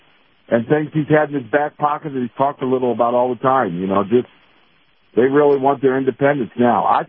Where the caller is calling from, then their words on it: St. Petersburg, Florida, United States; Hey, I'm calling from St. Pete.